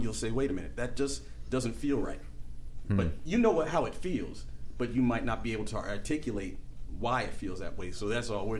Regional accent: Plainfield, New Jersey, United States; Long story short, like I said, I grew up in New Jersey. There was a music store. I grew up in Plainfield, New Jersey.

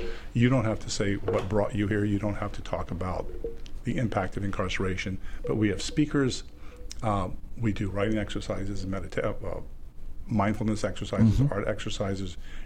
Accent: the South, United States; As a Southerner, we hated we just hated them.

